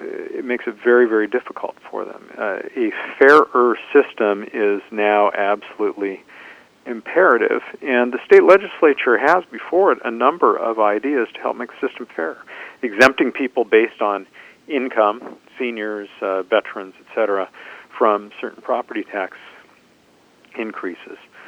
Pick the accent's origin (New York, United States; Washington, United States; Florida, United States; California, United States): Washington, United States; Seattle; They live in the house in which I was raised in West Seattle.